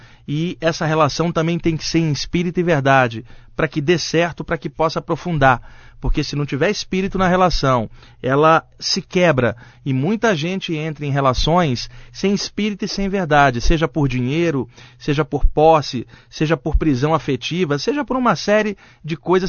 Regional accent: Rio de Janeiro, Brazil; eu sou carioca

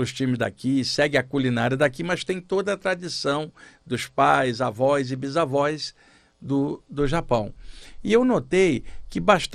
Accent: Rio de Janeiro, Brazil; now in São Paulo, Brazil; no Rio de Janeiro, onde eu cresci, não tinham muitos japoneses. Quando eu vim para São Paulo

